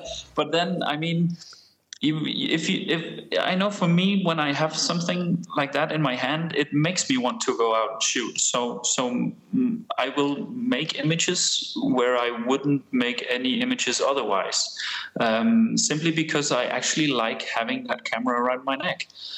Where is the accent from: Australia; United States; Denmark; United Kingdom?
Denmark; Aarhus, Central Denmark Region; a camera store here in my hometown of Aarhus in Denmark